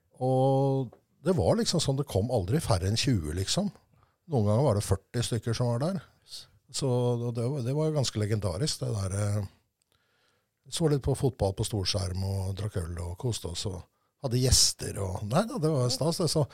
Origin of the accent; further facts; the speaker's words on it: Stabæk, Akershus, Norway; Jeg 62, født i 62. Det liksom det ene året man kan si det. Fra Stabæk. Født og oppvokst på Krokevollen.